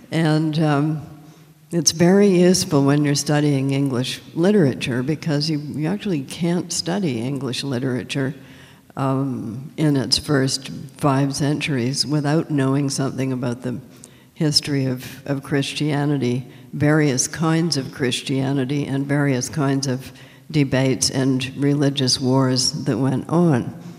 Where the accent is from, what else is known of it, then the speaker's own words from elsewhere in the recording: Canada; Well, I'm Canadian, and one of the things about Canada was that we didn't separate church and state the way Americans did.